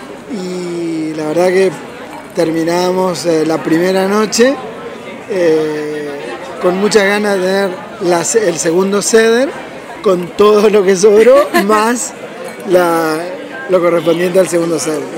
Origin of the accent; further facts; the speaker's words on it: Argentina; now in Madrid, Spain; de Argentina. Vivo hace 16 años y medio en España, en Madrid concretamente.